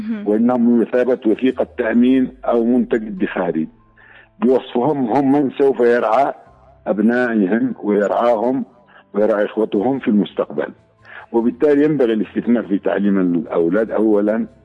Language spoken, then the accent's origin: Arabic; Yemen; صحيح نحن مجتمع يمني محافظ يغلب على النمط القبلي